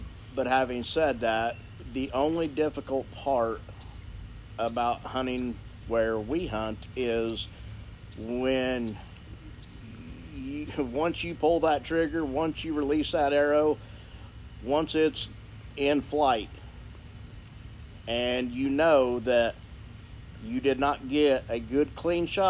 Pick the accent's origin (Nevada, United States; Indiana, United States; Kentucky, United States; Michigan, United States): Indiana, United States; No, we're from Indiana.